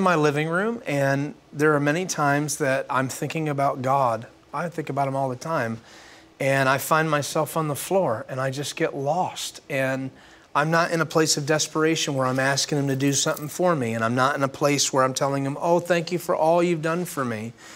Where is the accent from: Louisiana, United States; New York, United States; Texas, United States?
New York, United States; I'm moved down from New York to Florida